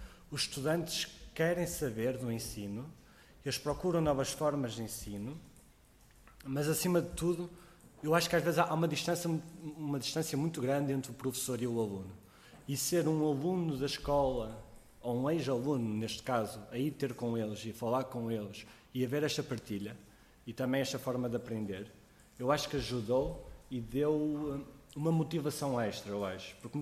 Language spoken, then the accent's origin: Portuguese; Valongo, Norte, Portugal; tenho 21 anos, eu venho do Porto, de Valongo, e sou estudante de filosofia.